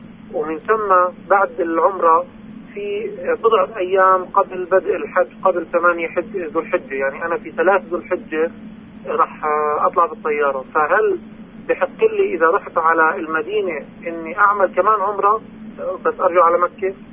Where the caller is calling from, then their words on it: Ramallah, West Bank, Palestine; من رام الله.